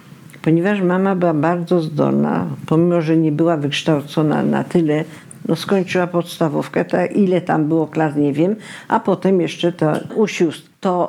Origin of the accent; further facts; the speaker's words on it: Imbramowice, Lesser Poland, Poland; Wychowywałam się właśnie częściowo w Imbramowicach, skąd moja mama pochodzi.